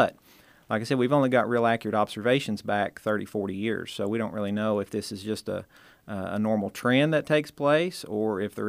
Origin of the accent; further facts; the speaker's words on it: Tennessee, United States; I'm from East Tennessee, and I grew up in East Tennessee.